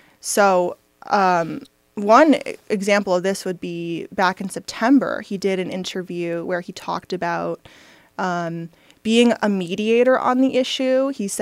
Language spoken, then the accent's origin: English; Michigan, United States; including my home state of Michigan